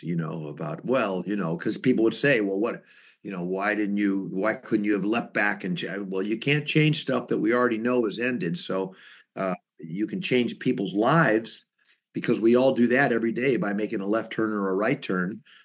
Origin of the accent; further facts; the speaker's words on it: St. Louis, Missouri, United States; I grew up in St. Louis. My dad's a lawyer.